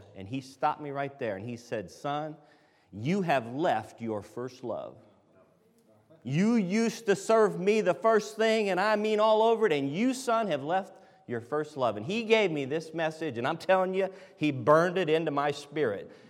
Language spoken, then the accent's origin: English; Medina, Ohio, United States; We're from Medina, Ohio, which is about 30 miles south of Cleveland.